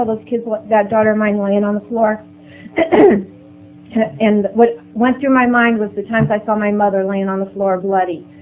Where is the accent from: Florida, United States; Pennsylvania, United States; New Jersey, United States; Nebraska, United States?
Nebraska, United States; Omaha; I'm from South Omaha. I'm Catholic. I'm Irish.